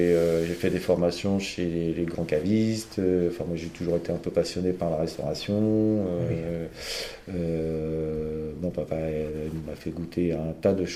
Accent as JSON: {"language": "French", "region": "Île-de-France", "country": "France", "tie": "born or raised there", "said": "Je viens moi-même de l'Île-de-France du 9-3, né là-bas."}